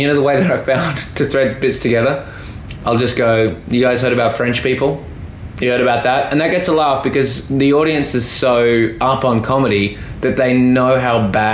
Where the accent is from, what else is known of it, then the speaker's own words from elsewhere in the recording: Australia; accent: Australian; if I'm properly Australian, I've got a flat accent, but they still know I'm an Australian.